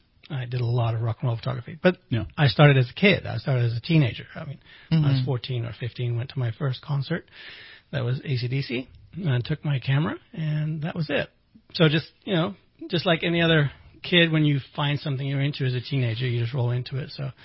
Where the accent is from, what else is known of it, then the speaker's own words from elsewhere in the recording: Amsterdam, North Holland, Netherlands; moved away; also born or lived in England / Los Angeles; the short version is that I was born in England, grew up in Amsterdam. Moved to LA in 86, spent 25 years in LA, moved up to Reading about 11 and a half years ago now.